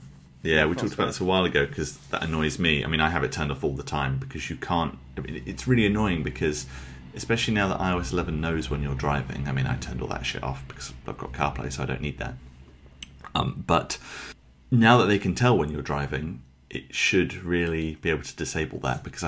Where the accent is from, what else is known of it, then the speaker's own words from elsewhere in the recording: Isle of Man; I grew up on the Isle of Man, so there weren't really many roads.